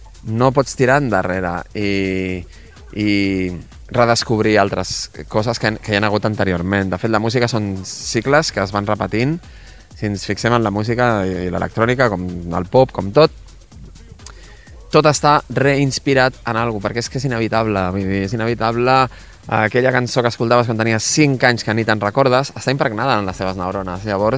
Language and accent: Catalan; Vilanova i la Geltrú, Catalonia, Spain; born there; Vaig néixer aquí, a Vilanova i la Geltrú, i m'ho vaig fer tot jo sol.